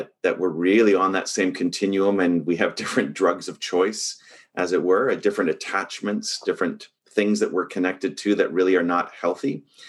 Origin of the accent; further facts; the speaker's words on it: Vancouver, British Columbia, Canada; Well, it's part of my family's history. So I grew up in Vancouver